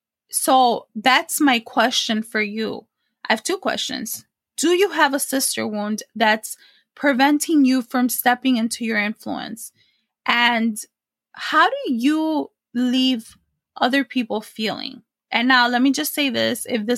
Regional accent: Chicago, Illinois, United States; You know, I'm from Chicago originally. We got some good Puerto Rican food out there.

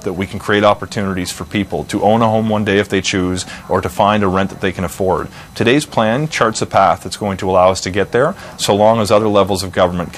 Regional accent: Nova Scotia, Canada; not just impacting Toronto, Montreal, and Vancouver, but even in my hometown in rural Nova Scotia.

